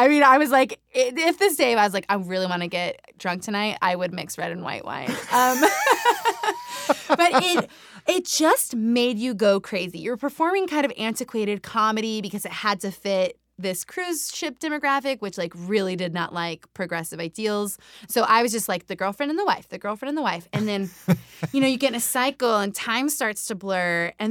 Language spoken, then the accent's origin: English; New Mexico, United States; also born or lived in Nevada / California / Colorado / Utah; I grew up, so I'm from New Mexico, but the addendum to that is that I'm from almost every state in the Southwest.